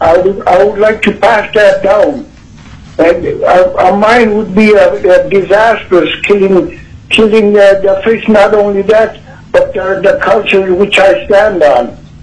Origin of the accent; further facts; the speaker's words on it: Dillingham, Alaska, United States; born there; I was born in Billingham, Alaska, September 29, 1946. As I grew up, we mainly depended on fish